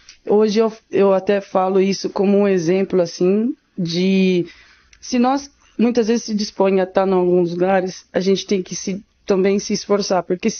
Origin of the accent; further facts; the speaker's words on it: Rio de Janeiro, Brazil; born there; also born or lived in São Paulo; como eu nasci, na verdade, no Rio de Janeiro, mas fui, minha mãe é carioca, mas eu fui morar para São Paulo.